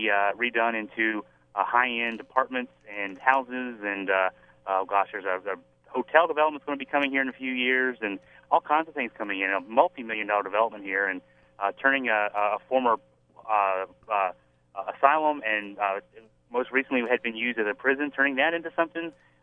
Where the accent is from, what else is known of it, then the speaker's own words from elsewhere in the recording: Staunton, Virginia, United States; I grew up in the Stanton area, and to see what to see what's happened, you know, from 20 years ago when I was in high school to now.